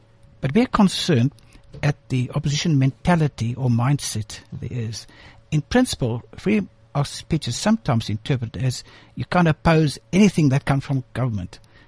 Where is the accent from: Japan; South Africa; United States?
South Africa; President Odi and I come from Afrikaner background, mm-hmm. and a lot of it, as you probably know, is pretty right-wing from the past.